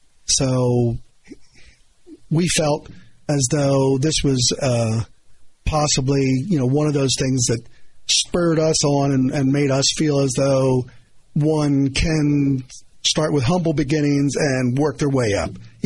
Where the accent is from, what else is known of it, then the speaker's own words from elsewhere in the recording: Lititz, Pennsylvania, United States; we're from Lititz originally, obviously born and raised in Lititz, Pennsylvania.